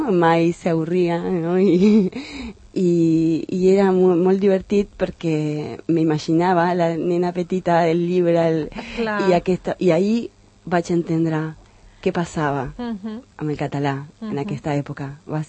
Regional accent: Argentina; Catalan is a second language; now in Catalonia, Spain; sóc argentina

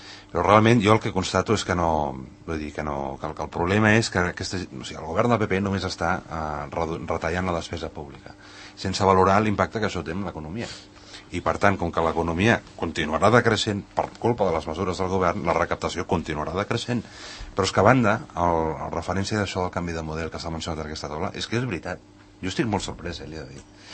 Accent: Catalonia, Spain; jo com a català

